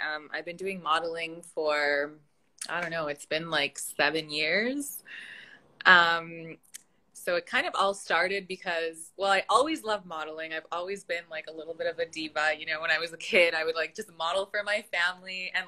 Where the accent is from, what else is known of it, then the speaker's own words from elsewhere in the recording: West Coast, Canada; now in Toronto, Canada; I'm actually from the West Coast of Canada